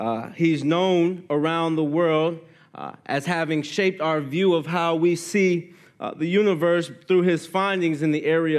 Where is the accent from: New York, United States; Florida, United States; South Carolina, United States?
Florida, United States; Miami; now in Clermont, United States; And so me and my wife, we grew up in Miami, Florida, and moved up to Central Florida in 2013.